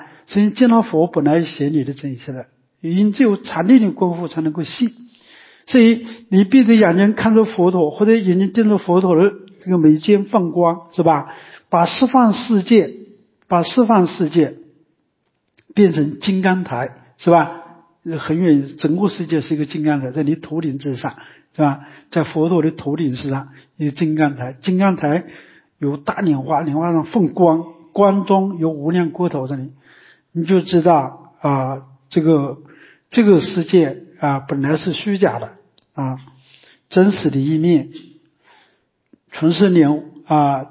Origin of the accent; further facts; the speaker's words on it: China; 但是我们中国人跑上去念经不动，真的，一点都不动